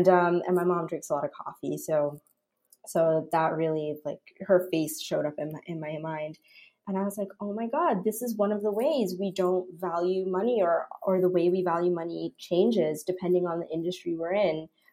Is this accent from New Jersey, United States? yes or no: yes; New Jersey, United States; I grew up in New Jersey, so it's like from December to April, it's always freezing.